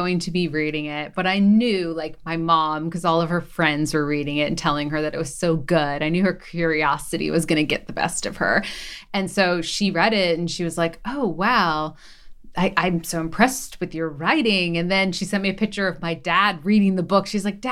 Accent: Philadelphia, Pennsylvania, United States; And then I'm from Philly, so I went on Good Day Philly because I knew like the anchor there from my Fox News days.

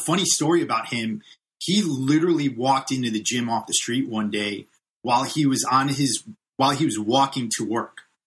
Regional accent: Connecticut, United States; now in California, United States; I'm an East Coast boy too. I'm from Connecticut. I grew up out there.

